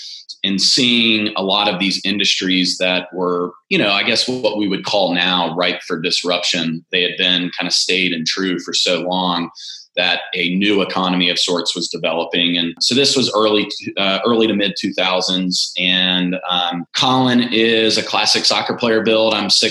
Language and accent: English; Richmond, Virginia, United States; So born and raised in Richmond, Virginia. My dad was born in Richmond. My mom was born in a tiny little town called Emporia. And so I have Virginia roots through and through, both kind of city and country.